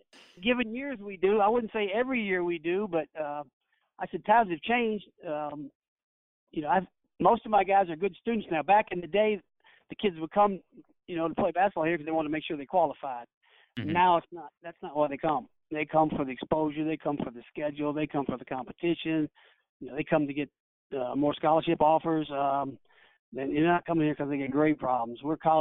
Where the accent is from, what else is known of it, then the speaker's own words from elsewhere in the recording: Kentucky, United States; I'm from Kentucky, so now when I was at Oak Hill 2 years.